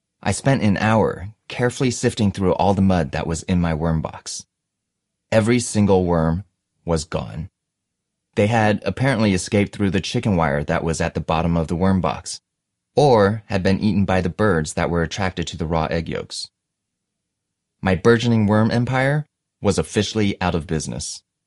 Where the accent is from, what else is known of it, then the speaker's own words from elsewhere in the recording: Illinois, United States; born there; Although I was born in Illinois, my only memories of that period of my life were jumping off a diving board that was 12 feet high and catching fireflies.